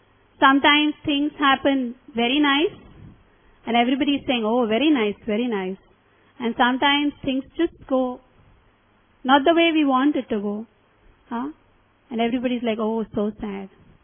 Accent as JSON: {"language": "English", "town": "Mumbai", "region": "Maharashtra", "country": "India", "said": "We are all from Mumbai, most of us, I believe."}